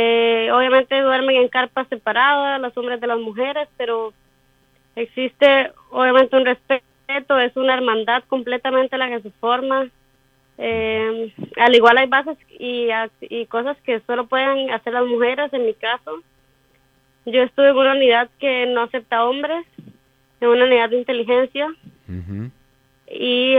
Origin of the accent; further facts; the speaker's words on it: San José, Costa Rica; now in Israel; Soy de San José, Costa Rica.